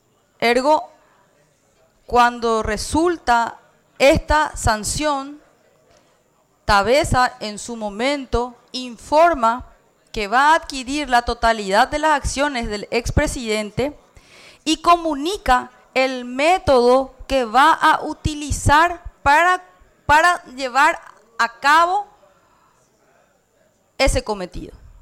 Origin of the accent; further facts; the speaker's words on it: Paraguay; Yo me autopercibo como paraguaya, respondo a la Asociación Nacional Republicana, que tiene un ideario propio, una agenda propia. Pero como paraguaya, no puedo no ver que de alguna manera sí existe una violentación a la soberanía.